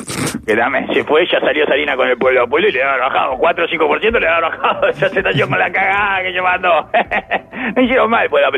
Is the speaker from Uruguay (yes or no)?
yes; Uruguay; Es raro que le enseñe uruguayo haya salido ese chiste. Porque no somos Argentina, no tenemos esa.